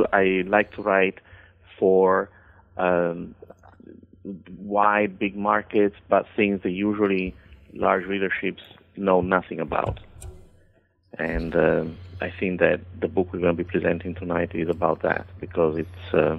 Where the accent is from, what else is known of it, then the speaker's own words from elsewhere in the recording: Italy; English is a second language; moved away as an adult; also born or lived in California / Miami; now in United States; And I hail from Italy originally, but at 20 I came to the States. I went to California at the University of Southern California, cinema production. And then I've been living in Miami and now in the Washington area.